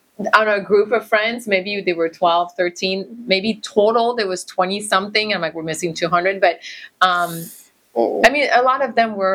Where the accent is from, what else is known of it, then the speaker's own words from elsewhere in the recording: Montreal, Quebec, Canada; now in United States; oh yeah, I'm from Montreal, but technically like I've lived here longer.